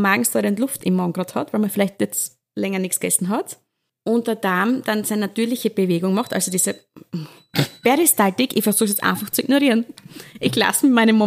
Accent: Austria; wäre sicher bei uns in Österreich notwendig.

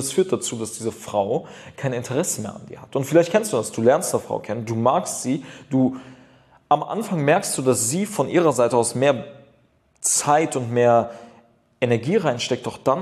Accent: Düsseldorf, North Rhine-Westphalia, Germany; ich komme aus Düsseldorf

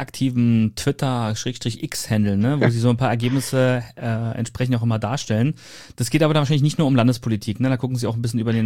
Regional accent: Brandenburg, Germany; Also wir sind ja alle Brandenburger Kinder.

